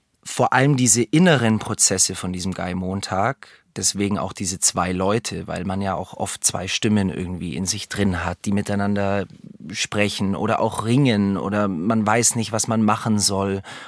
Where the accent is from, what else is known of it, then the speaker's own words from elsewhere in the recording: Augsburg, Bavaria, Germany; ich mag Landshut, ich fühle mich hier total wohl. Und es hat auch eine Nähe zu Augsburg, was ich schön finde, weil es meine Heimat ist. Und so bin ich hier gelandet, genau, vor 3 Jahren.